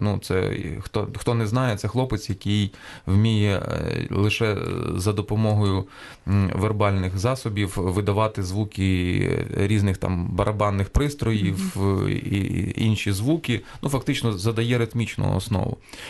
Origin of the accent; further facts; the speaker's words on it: Lutsk, Volyn Oblast, Ukraine; Я просто зараз уже там майже 4 роки живу в Луцьку переважно. Це моє рідне місто.